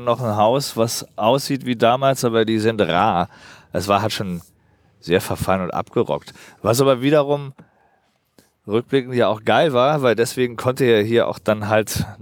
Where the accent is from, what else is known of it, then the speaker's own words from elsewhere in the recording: Berlin, Germany; Geboren bin ich in Pankow. Die ersten zwei Lebensjahre waren in Pankow, in der Florastraße. Aber seit ich 2-3 bin, wohne ich halt im Prenzlauer Berg.